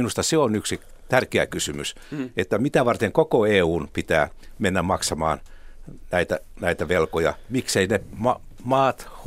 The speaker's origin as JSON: {"language": "Finnish", "town": "Helsinki", "region": "Uusimaa", "country": "Finland", "said": "olen helsinkiläinen"}